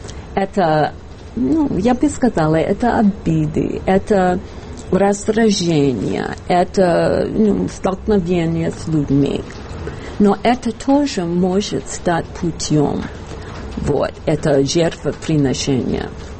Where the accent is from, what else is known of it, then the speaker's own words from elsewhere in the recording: United States; Мы из Америки, у нас обратный билет